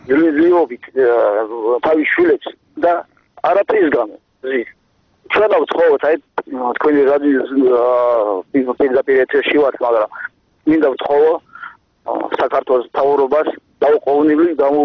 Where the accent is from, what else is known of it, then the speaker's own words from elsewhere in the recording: Kakheti, Georgia; ჩვენ ძალიან გვიყვარს ქრისტე ერს საქართველო, ჩვენ აქ დავიბადეთ, გავიზარდეთ